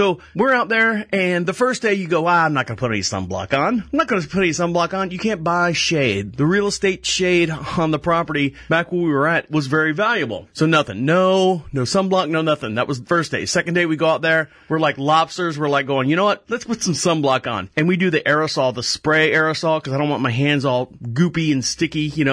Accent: Orlando, Florida, United States; I was born and raised in Orlando, lived just outside of Sanford in a small little town called Enterprise.

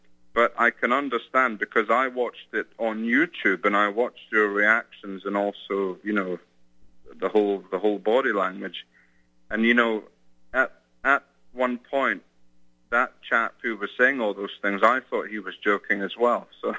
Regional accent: United Kingdom; also born or lived in London; I am British myself, so, you know, it's a different experience when you're an expat. But we won't go into what's going on with Brexit. But when I was living in London

